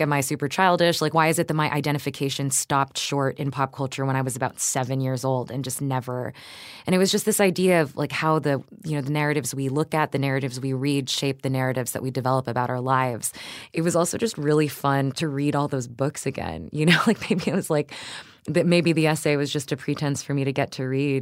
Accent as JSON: {"language": "English", "town": "Houston", "region": "Texas", "country": "United States", "tie": "born or raised there", "said": "Like my parents are Filipino, but I grew up in Houston in the suburbs."}